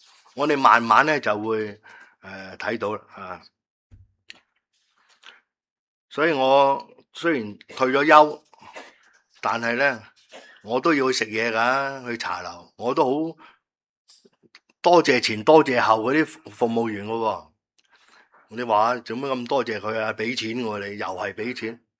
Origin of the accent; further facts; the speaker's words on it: Guangdong, China; 运吉即係俾我哋广东人就明白